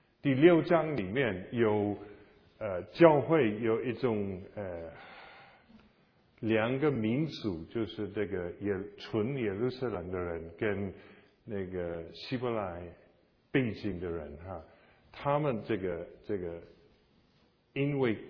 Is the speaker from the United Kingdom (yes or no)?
yes; Scotland, United Kingdom; Chinese is a second language; 那当然没有我们苏格兰人